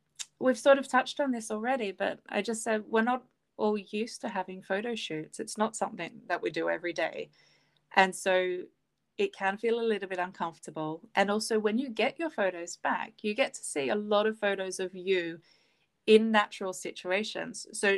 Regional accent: Australia; now in Sweden; Lumeah is the street that I grew up on in Australia.

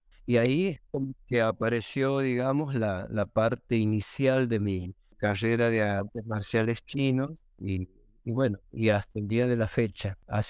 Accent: Santiago del Estero, Argentina; yo soy oriundo de Santiago del Estero, una provincia del norte de Argentina

